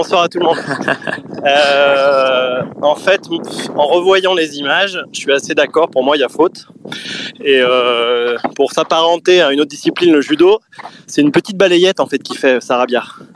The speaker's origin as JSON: {"language": "French", "town": "Nantes", "region": "Pays de la Loire", "country": "France", "said": "moi, je rejoins le camp des Nantais en tant que Nantais."}